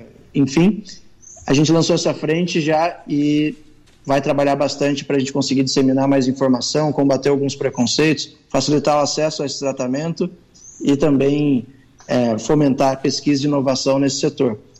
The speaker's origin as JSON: {"language": "Portuguese", "town": "Taubaté", "region": "São Paulo", "country": "Brazil", "tie": "born or raised there", "also_born_or_lived": "Tremembé / São José dos Campos", "said": "Eu brinco que eu sou um vale paraibano, porque é difícil explicar. Eu nasci em Tremembé, morei quase a infância toda em Taubaté, morei em São José há 10 anos, sou casado com uma caçapavense, então é mais fácil falar que eu sou vale paraibano."}